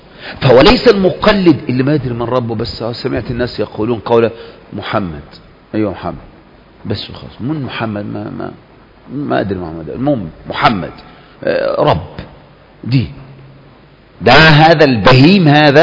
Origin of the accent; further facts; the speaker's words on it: Egypt; في مصر ما عندنا ثلاثة أصول؟